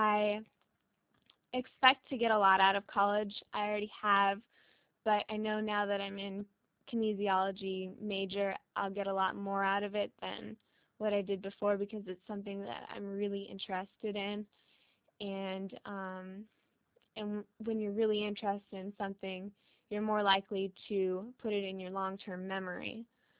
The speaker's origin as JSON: {"language": "English", "town": "San Diego", "region": "California", "country": "United States", "tie": "born or raised there", "said": "I was born and raised in San Diego. My parents both went to San Diego State."}